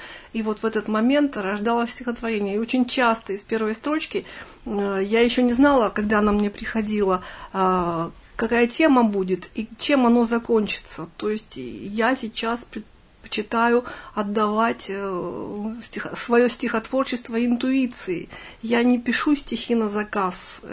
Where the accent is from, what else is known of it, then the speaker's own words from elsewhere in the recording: Nizhny Tagil, Sverdlovsk Oblast, Russia; мой родной город Нижний Тагил.